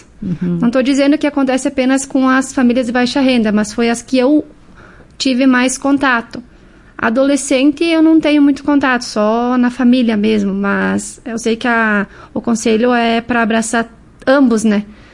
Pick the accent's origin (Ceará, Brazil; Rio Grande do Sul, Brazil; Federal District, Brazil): Rio Grande do Sul, Brazil; Marau; also born or lived in Passo Fundo; Eu nasci em Passo Fundo. A família da minha mãe é toda aqui de Marau. Uhum. Me considero daqui, na verdade.